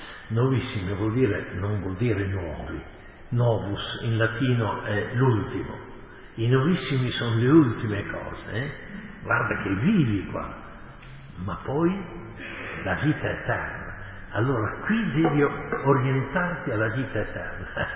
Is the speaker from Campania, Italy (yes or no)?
no; Emilia-Romagna, Italy; Io sono dalla Romagna, no? Mio nonno era di Sarsina